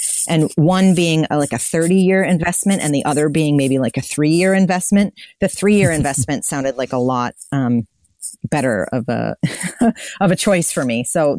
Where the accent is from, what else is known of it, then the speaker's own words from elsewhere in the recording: United States; And maybe being an American in my little bubble, I just, you know, assumed